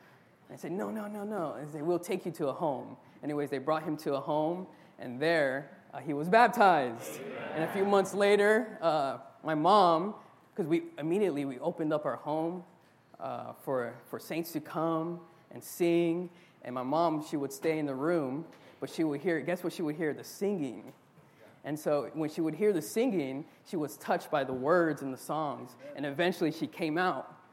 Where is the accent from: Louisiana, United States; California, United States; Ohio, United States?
California, United States; Long Beach; born there; now in Boston, United States; I'm originally from, I was born in Long Beach, California, so out in the West Coast.